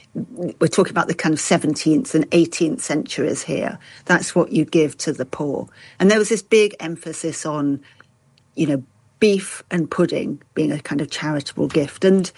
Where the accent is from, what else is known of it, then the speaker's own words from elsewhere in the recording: Leeds, Yorkshire and the Humber, United Kingdom; Well, I'm from Leeds, so of course not.